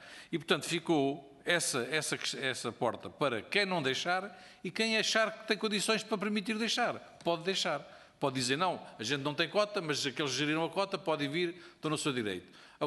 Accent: Peniche, Leiria, Portugal; imaginemos, eu sou de Peniche

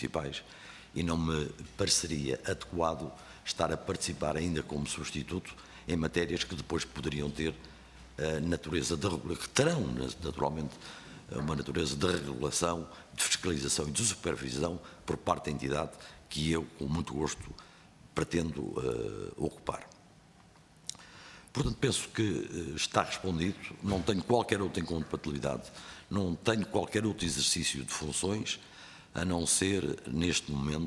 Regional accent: Portugal; me orgulho, como português, de neste momento estar nesta comissão de audição

